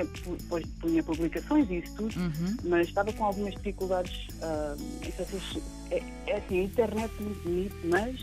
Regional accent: Lisbon, Portugal; Bom, eu sou alfacinha. Uhum. a maior parte da minha vida em Lisboa. Estudei em Lisboa

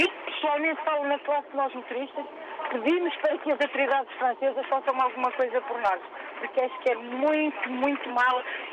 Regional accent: Portugal; Orgulho-me de ser portuguesa em toda a Europa.

